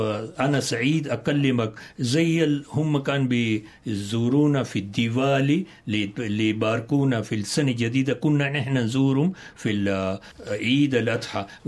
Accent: Omdurman, Khartoum, Sudan; born there; أنا مولود في السودان في أمدرمان، وهي المدينة التوام مع الخرطوم عاصمة السودان، وتشتهر بالتقاء النيل الأبيض والنيل الأزرق.

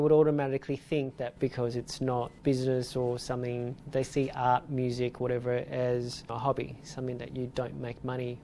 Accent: Australia; Being Australian to me means having the creative freedom to do what you want and sort of to chase your dreams.

